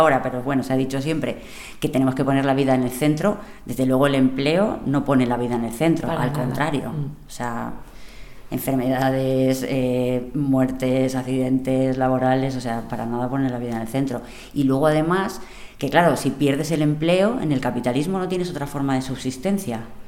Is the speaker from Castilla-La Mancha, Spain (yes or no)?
yes; Cuenca, Castilla-La Mancha, Spain; yo soy de Cuenca, estaba estudiando en la Universidad de Castilla-La Mancha.